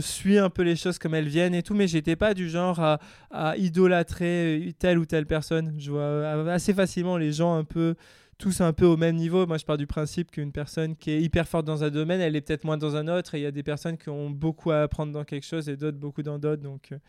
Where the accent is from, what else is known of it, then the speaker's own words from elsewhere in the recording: Grenoble, Auvergne-Rhône-Alpes, France; Je suis grenoblois, je viens des montagnes, on va dire, dans la Chartreuse, juste au-dessus de Grenoble.